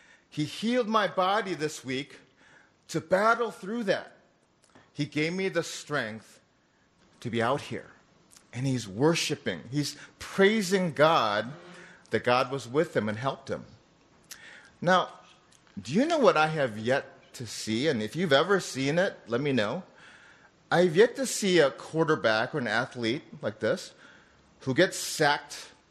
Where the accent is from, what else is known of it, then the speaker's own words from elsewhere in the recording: Minnesota, United States; also born or lived in Wisconsin / Pennsylvania / Illinois; now in Georgia, United States; I've lived in Wisconsin. I grew up in Minnesota. I lived out in Pennsylvania and Philadelphia for a number of years. Lived in Illinois. So I've always been a northerner.